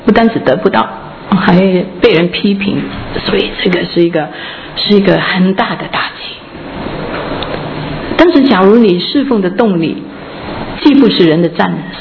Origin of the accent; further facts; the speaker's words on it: Hong Kong; moved away as an adult; now in United States; 我那个时候从香港来到美国，只是几年的功夫，在香港我有学英文